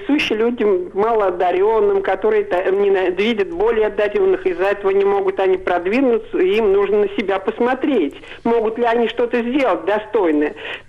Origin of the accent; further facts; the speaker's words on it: Russia; Я вот русская, и мне очень больно слышать всегда это, что русские фашисты и так далее.